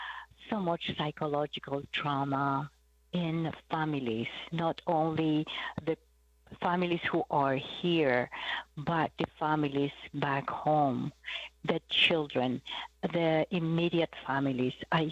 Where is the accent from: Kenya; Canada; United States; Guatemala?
Guatemala; In my home country, like Guatemala, we have 22 languages